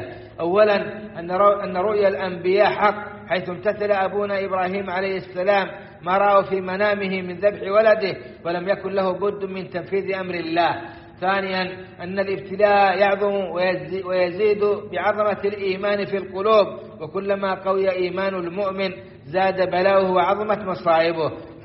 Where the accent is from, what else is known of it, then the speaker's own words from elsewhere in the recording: Saudi Arabia; وأن يديم على بلادنا السعودية أمنها وإيمانها وقيادتها ومقدساتها